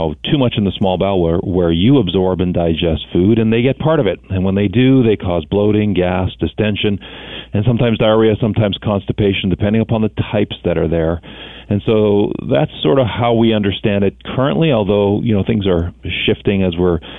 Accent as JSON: {"language": "English", "town": "Thunder Bay", "region": "Ontario", "country": "Canada", "tie": "born there", "said": "I am. I was born in Thunder Bay, Ontario, for your listeners. That's a little remote part of Ontario."}